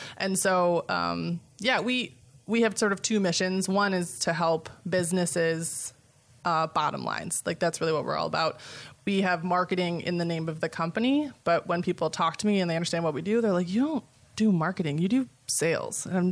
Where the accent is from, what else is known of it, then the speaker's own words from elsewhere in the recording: Chicago, Illinois, United States; I'm from Chicago.